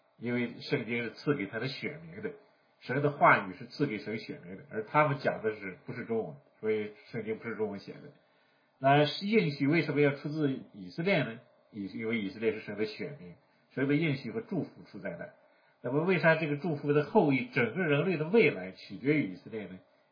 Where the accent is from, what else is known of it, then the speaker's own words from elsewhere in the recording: China; 那一讲到这儿，我们中国人就比较熟悉，比如说我们中国的神多不多啊？